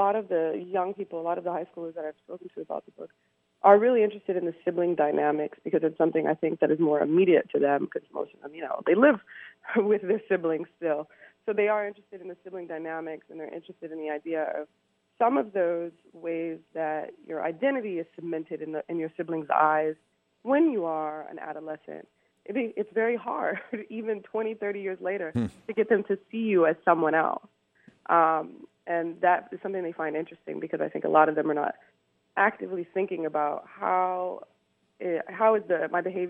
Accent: Los Angeles, California, United States; and I'm from Los Angeles, so 1965 in Watts

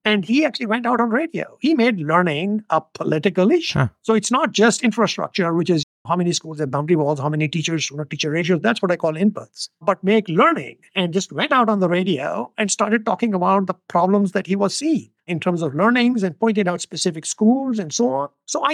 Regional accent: Pakistan; I come from Pakistan

